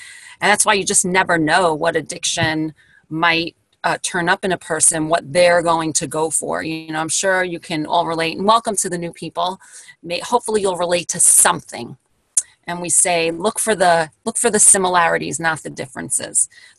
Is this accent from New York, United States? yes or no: yes; Brooklyn, New York, United States; I grew up in Brooklyn in the 70s and 80s and early 80s.